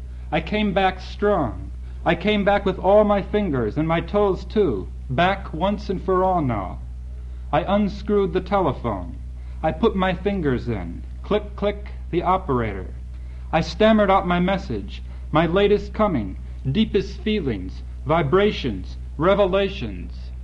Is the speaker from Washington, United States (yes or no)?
no; Chicago, Illinois, United States; I grew up in Chicago, and I'm working now on a series of poems about the city.